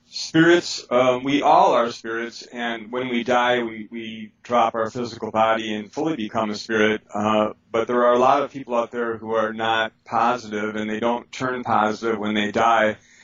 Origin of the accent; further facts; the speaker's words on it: Milwaukee, Wisconsin, United States; I was born with psychic ability and I grew up in Milwaukee, Wisconsin. I am 58 years old now.